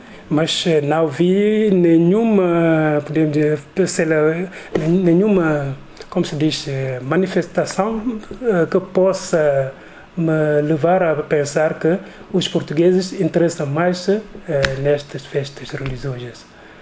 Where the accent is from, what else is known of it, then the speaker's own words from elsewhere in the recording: Senegal; Portuguese is a second language; dizer-lhes que sou senegalês e vou voltar a Senegal daqui a pouco